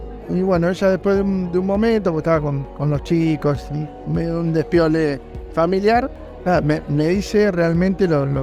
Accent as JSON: {"language": "Spanish", "town": "Mar de Ajó", "region": "Buenos Aires Province", "country": "Argentina", "said": "de Mar de Ajó."}